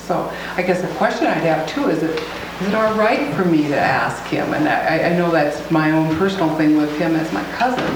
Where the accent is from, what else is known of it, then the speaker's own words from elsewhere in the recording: Iowa, United States; from Iowa